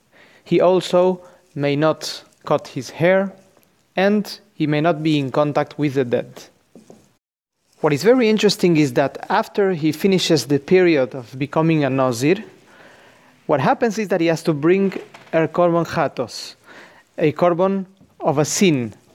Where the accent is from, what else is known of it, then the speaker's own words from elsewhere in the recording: Argentina; You know, I grew up in Argentina, and when I was young